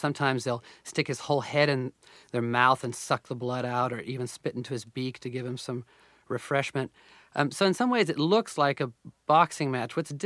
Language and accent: English; Oklahoma, United States; get a sense of the life that I'd missed growing up in Oklahoma.